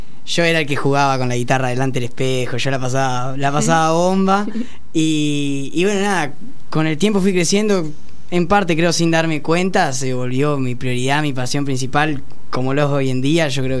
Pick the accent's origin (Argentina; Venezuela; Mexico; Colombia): Argentina; Gualeguaychú, Entre Ríos; also born or lived in Buenos Aires; yo nací acá en Buenos Aires, viví hasta los 6 años en Buenos Aires, me mudé a Gualeguaychú, que es donde es mi familia. Nada, viví hasta los 18 años en Gualeguaychú.